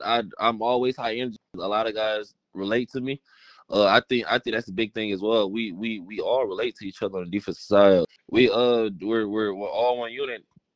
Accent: Louisiana, United States; Fun fact, I'm not originally from Louisiana, but I moved to Louisiana when I was 11.

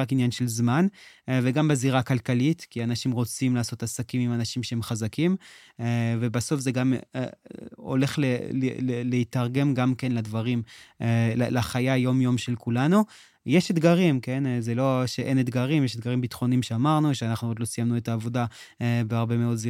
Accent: Canada; אמרת בחצי משפט שאני צרפתי, אז רק מדייק אותך, אני לא צרפתי.

